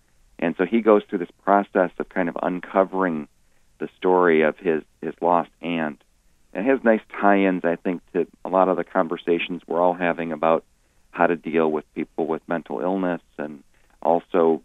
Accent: Detroit, Michigan, United States; also born or lived in South Bend; now in Upper Peninsula, United States; You know, I grew up in the Detroit area.

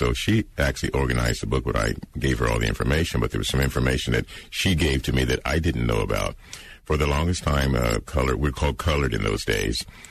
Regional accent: Centerville, Iowa, United States; My father was born in 1891, and he came to Centerville because of the coal mines. So I grew up in Centerville. As you state, I was born in 1938.

